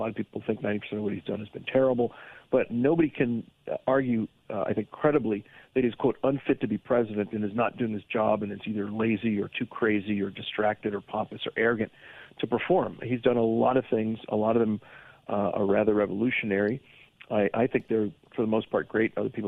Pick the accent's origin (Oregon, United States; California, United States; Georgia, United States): California, United States; Los Angeles; born there; now in New York City, United States; I was born in Los Angeles, California, which last I checked is not part of Africa. and I live in New York City, which is not part of Africa.